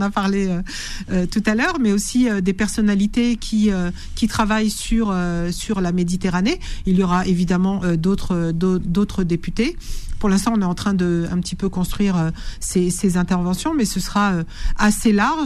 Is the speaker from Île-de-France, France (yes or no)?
yes; Aulnay-sous-Bois, Île-de-France, France; Moi, je viens d'Aulnay 3000 et je ne savais pas ce que c'était Erasmus.